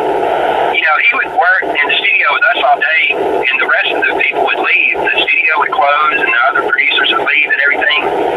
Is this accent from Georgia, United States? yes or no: no; Memphis, Tennessee, United States; We love Stax and everything growing up in Memphis.